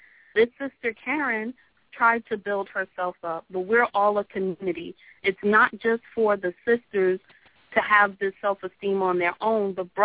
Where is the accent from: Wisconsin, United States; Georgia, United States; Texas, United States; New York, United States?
New York, United States; New York City; but unfortunately, growing up in New York City, I would pass different Hebrew camps